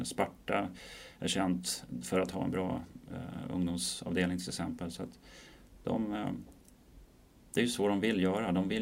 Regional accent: Sweden; Precis som det är hemma i Sverige.

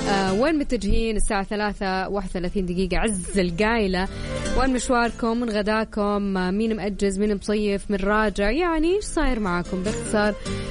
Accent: Saudi Arabia; يعني الصيف ما شاء الله عندنا في السعودية في كل شيء

